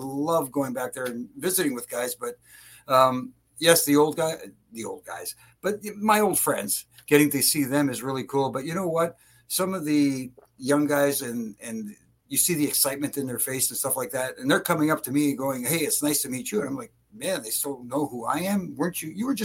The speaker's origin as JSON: {"language": "English", "town": "Toronto", "region": "Ontario", "country": "Canada", "tie": "born or raised there", "said": "up to the Scotiabank Arena to meet everybody near the buses where Cody's and Randy's buses were. And it's my hometown, so people kind of recognize you."}